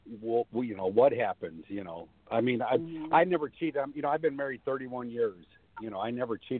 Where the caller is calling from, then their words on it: Florida, United States; I'm calling from Florida.